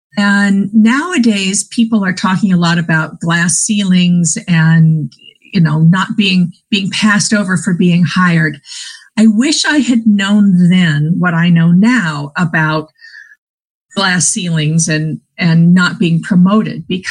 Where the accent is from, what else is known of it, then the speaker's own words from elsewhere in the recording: Portland, Oregon, United States; Well, and growing up in Portland, Oregon, I sort of heard about Broadway